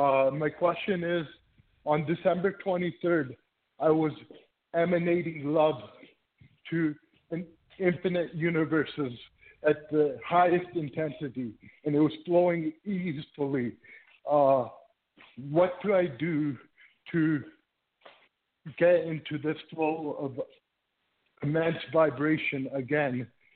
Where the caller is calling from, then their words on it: Toronto, Ontario, Canada; from Toronto.